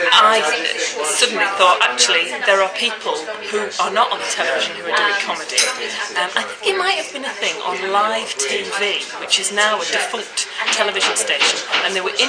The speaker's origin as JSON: {"language": "English", "region": "Yorkshire and the Humber", "country": "United Kingdom", "tie": "born or raised there", "said": "Well, because I grew up in Wensleydale, it was a very small school."}